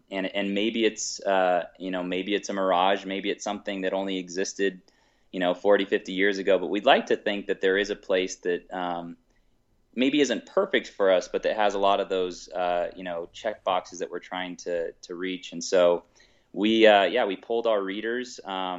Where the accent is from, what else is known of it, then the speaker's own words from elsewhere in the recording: the West, United States; We, you know, lived on the East Coast for a while. I'm from the West.